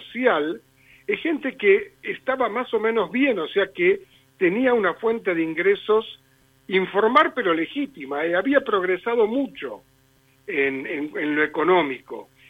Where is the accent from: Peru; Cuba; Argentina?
Argentina; Buenos Aires; born there; nací en Buenos Aires.